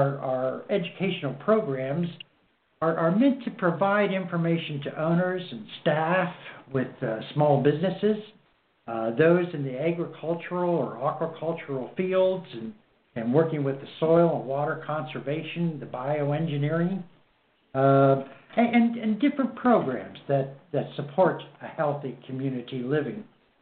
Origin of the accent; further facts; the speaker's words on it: Coshocton, Ohio, United States; For instance, I grew up in Coshocton, and the community banks there, most all of them were affiliated with growing up in the communities.